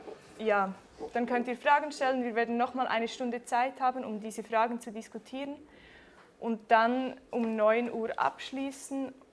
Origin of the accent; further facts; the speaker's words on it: Basel, Basel-Stadt, Switzerland; ich bin auch aus Basel und als freie Journalistin tätig